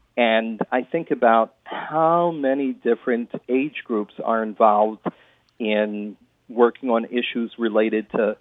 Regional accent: Minnesota, United States; I'm a Minnesotan, but still a city kid

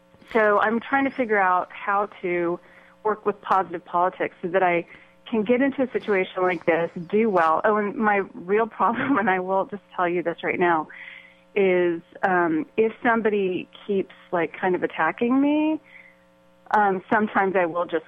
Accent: United States; I'm completely American. I mean, I'm a third generation, like, Irish immigrant, really. There's nothing not American about me.

